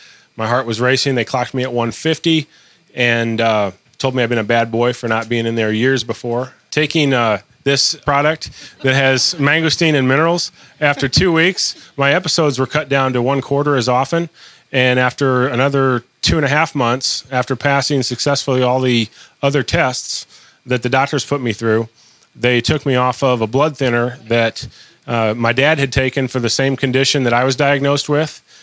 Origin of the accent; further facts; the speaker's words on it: Princeville, Illinois, United States; I'm from Princeville, Illinois.